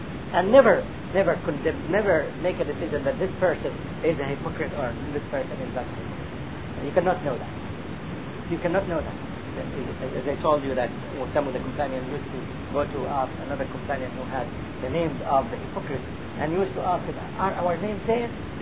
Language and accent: English; Egypt; It's not because that I am from Egypt and the scholar that I asked him is Egyptian